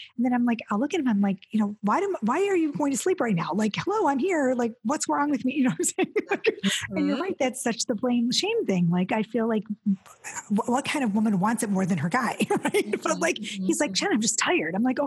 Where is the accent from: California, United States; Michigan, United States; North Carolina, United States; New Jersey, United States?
Michigan, United States; Detroit; So I was born and raised in Detroit.